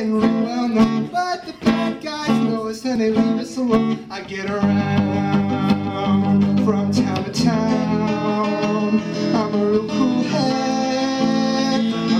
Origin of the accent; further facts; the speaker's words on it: California, United States; I'm from Humboldt County.